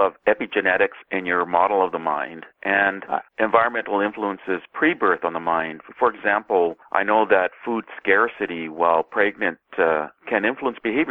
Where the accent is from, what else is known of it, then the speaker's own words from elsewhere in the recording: Canada; I'm a Canadian, but I sometimes see that in the political system in Canada